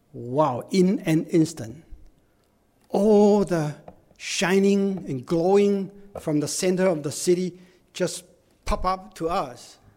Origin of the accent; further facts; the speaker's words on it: Tucson, Arizona, United States; I came from Tucson, Arizona.